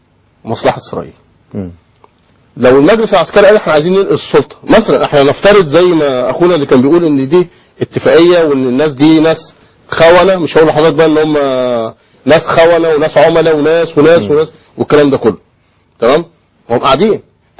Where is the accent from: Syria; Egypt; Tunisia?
Egypt; Shubra, Cairo Governorate; معلش انا من شبرا